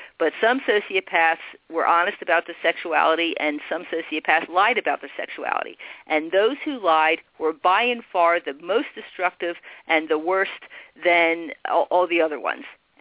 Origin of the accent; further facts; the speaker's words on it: New Jersey, United States; he was originally from Australia, and I'm from New Jersey.